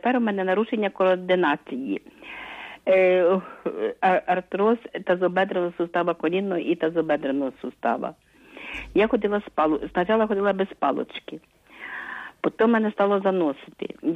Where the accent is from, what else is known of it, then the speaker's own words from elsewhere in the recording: Vyshneve, Kyiv Oblast, Ukraine; Я з Києва, вишневе.